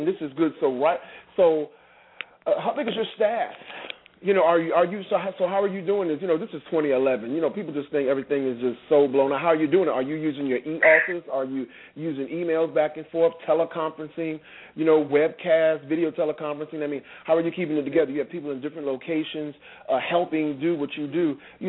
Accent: Virginia, United States; I'm not from there. I'm from Virginia

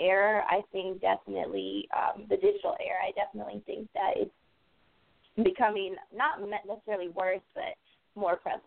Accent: Peoria, Illinois, United States; but I'm currently from Peoria, Illinois, which is a small city outside of Chicago.

